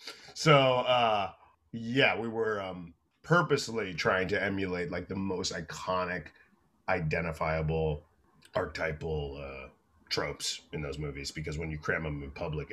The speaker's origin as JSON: {"language": "English", "region": "Florida", "country": "United States", "said": "I'm from Florida"}